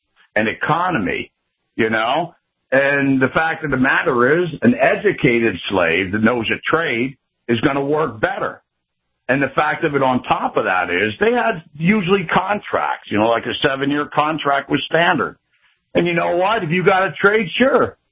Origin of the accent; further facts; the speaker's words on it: Pennsylvania, United States; But yeah, I am from the Commonwealth, Pennsylvania.